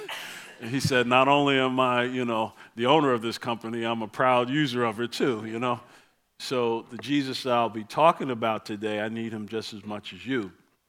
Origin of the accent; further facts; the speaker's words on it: East Coast, United States; Now, growing up on the East Coast, bear with me, this is a long illustration, but I'm going somewhere with this.